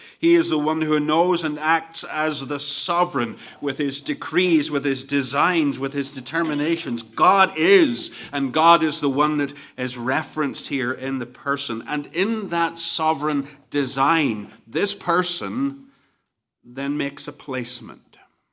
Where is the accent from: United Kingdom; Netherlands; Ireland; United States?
Ireland; And then secondly, because I'm Irish, I'm going to ask the question, what does this mean?